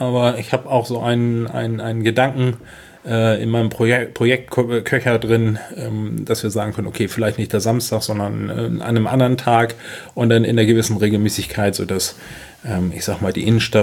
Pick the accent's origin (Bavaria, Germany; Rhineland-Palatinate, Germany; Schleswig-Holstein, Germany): Schleswig-Holstein, Germany; Kropp; Ich bin in Kropp aufgewachsen und meine Eltern sind jedes Wochenende entweder nach Rendsburg oder nach Schleswig gefahren zum Einkaufen.